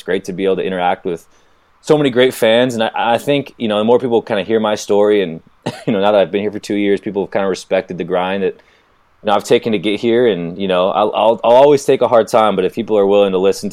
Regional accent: Seattle, Washington, United States; I grew up in Seattle.

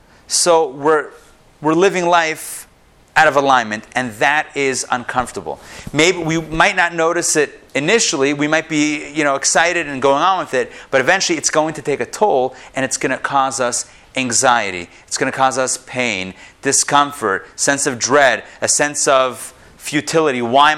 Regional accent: Pittsburgh, Pennsylvania, United States; I'm from Pittsburgh, in case you didn't know that with this little preamble.

